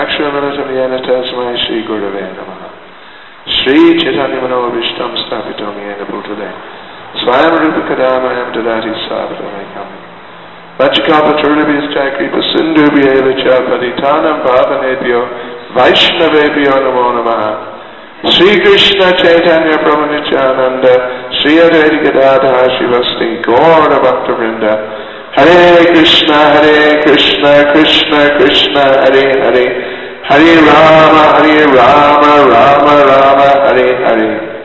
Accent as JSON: {"language": "English", "region": "Auckland", "country": "New Zealand", "said": "So, he was a New Zealander from Auckland, where I'm from, and we met each other, and he found out I was from New Zealand"}